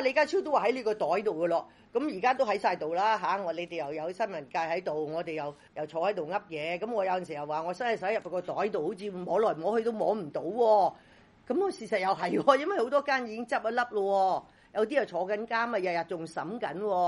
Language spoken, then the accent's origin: Cantonese; Hong Kong; 我哋香港人呢係唔可以出嚟話，我哋冚期啦，我哋玩完啦，我哋冇㗎啦，係冇可能嘅。